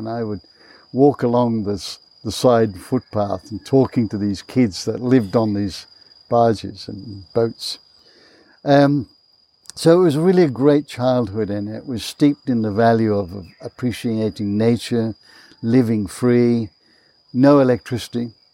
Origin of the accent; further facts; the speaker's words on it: United Kingdom; accent: British; moved away; these bullies came in and started taunting me because of my British accent, and I was obviously an immigrant, didn't fit in.